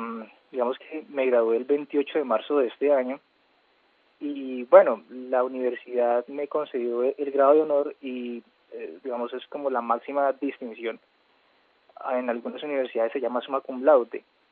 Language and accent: Spanish; El Tambo, Cauca, Colombia; also born or lived in Popayán; yo nací en Popayán en el año 94 y bueno, viví en el corregimiento de San Joaquín, municipio del Tambo Cauca, durante los primeros 8 años de mi vida. De allí fui desplazado por la violencia